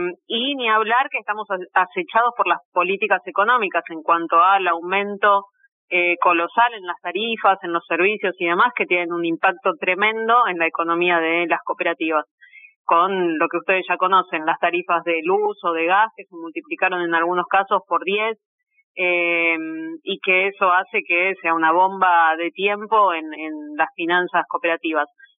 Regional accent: Argentina; tenemos casos de empresas recuperadas que tienen en mi país, en Argentina

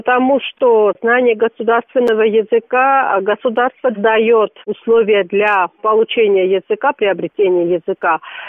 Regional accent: Ninotsminda, Samtskhe-Javakheti, Georgia; это мой родной район, родной город. Я коренной житель города Нинацминды.

